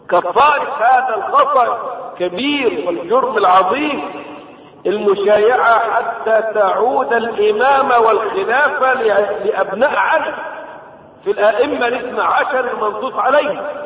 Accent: Egypt; طبعا ضريح في كربلاء، ضريح عندنا في مصر، ضريح الثالث في جبانة أسوان

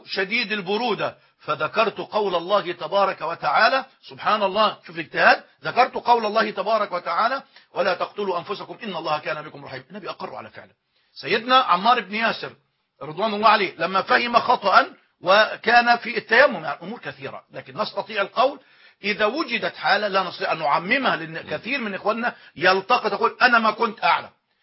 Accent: Egypt; لكن عندنا في مصر ما يسمى القانون الوصية الواجبة

